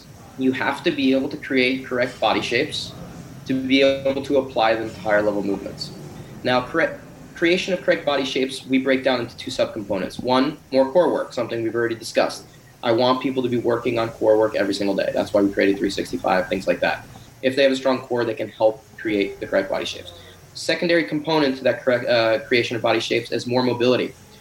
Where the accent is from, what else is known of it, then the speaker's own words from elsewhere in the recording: New Jersey, United States; When I was growing up, I was just a huge Chicago Bulls fan. I knew I grew up in New Jersey, and you know, I was a Nets fan as well.